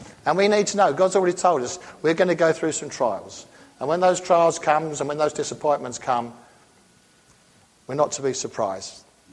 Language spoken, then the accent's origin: English; England, United Kingdom; now in United States; I'm being an Englishman